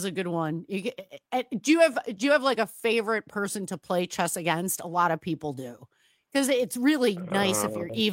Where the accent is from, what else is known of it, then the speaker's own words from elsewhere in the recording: Wisconsin, United States; It was one of those things, you know, growing up in Wisconsin, those good tavern games, darts and pool, especially as I got into college.